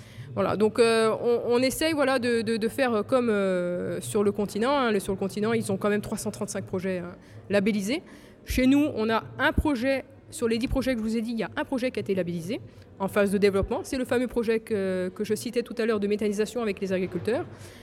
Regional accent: Corsica, France; qui seraient applicables chez nous en Corse

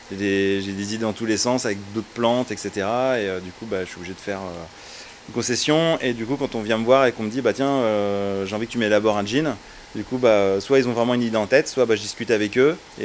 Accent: Orléans, Centre-Val de Loire, France; je suis d'Orléans, mais personne n'est parfait. Du coup, j'ai migré ici il y a une quinzaine d'années. Je me sentais plus chez moi en fait. J'ai fait Orléans, Blois, et donc Blois pour les études en métallerie et ferronnerie.

